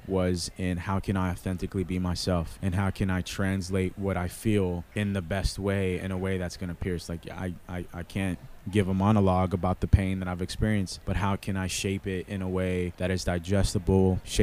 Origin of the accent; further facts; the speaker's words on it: Athens, Attica, Greece; friends of mine that we grew up in Athens, Greece together, and we're all in the ocean.